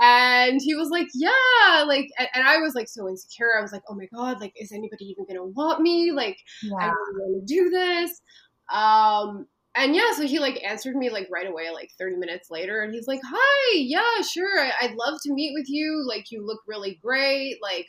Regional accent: Montreal, Quebec, Canada; So I'm originally from Montreal.

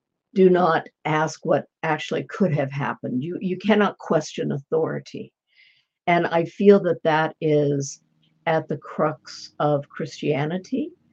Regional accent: Los Angeles, California, United States; Well, it's about my life growing up in Los Angeles in the 1960s.

